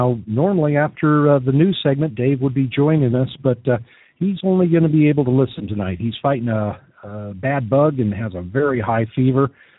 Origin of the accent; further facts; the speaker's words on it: Seattle, Washington, United States; Yeah, I grew up in Seattle, so I kind of felt the pain maybe more than most.